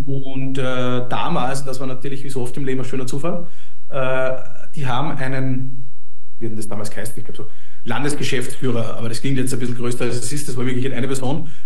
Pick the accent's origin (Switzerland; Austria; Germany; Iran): Austria; Das waren 9 Monate ist bei uns in Österreich der Zivildienst da damals